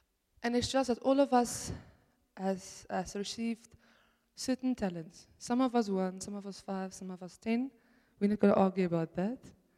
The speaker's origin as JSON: {"language": "English", "town": "Cape Town", "region": "Western Cape", "country": "South Africa", "said": "I come from Cape Town"}